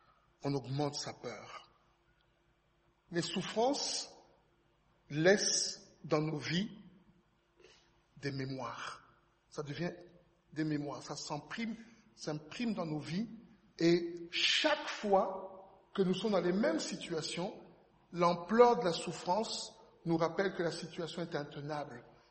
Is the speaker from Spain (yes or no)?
no; DR Congo; Moi, je viens du Congo.